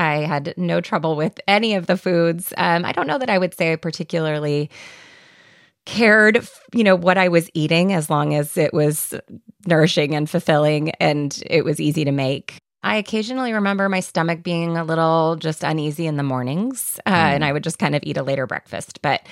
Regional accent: California, United States; My grandmother, my dad's mom, is Italian. We grew up in the Bay Area.

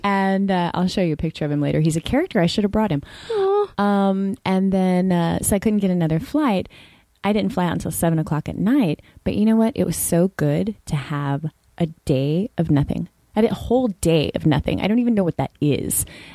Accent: Texas, United States; I'm from Texas

